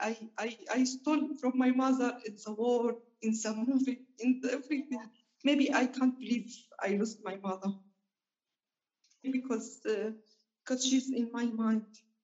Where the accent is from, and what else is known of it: Syria; born or raised there